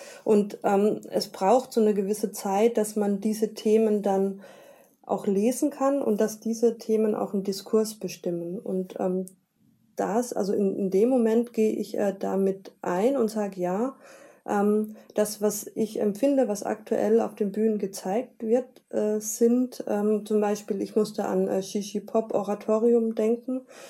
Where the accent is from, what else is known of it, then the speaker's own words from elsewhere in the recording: West Germany, Germany; Ich komme aus Westdeutschland, ich kann auf ein Erbe blicken